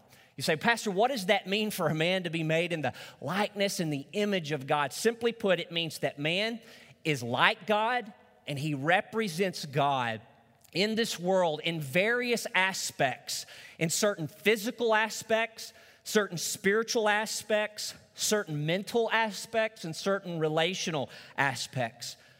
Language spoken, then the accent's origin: English; Truman, Arkansas, United States; I remember growing up in Truman, Arkansas, when we were out on the playground.